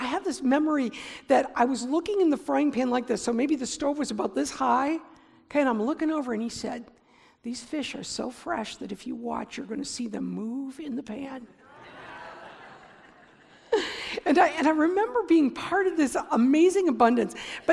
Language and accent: English; Michigan, United States; we were raised on Lake Huron, we'd drive to a creek that emptied into the lake, maybe Mill Creek or Birch Creek or one of the others up or down the shore near Lexington.